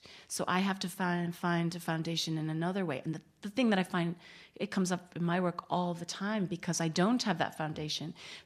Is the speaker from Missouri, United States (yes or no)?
no; Chicago, Illinois, United States; being from the States, I'm from Chicago originally